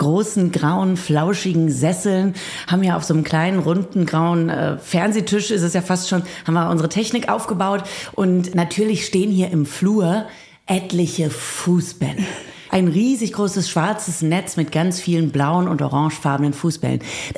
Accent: North Rhine-Westphalia, Germany; wie man bei uns zu Hause in Ostwestfalen sagen

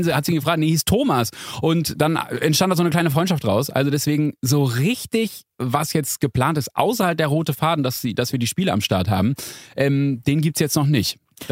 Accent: Bremen, Germany; Ich bin im Speckgürtel von Bremen groß geworden.

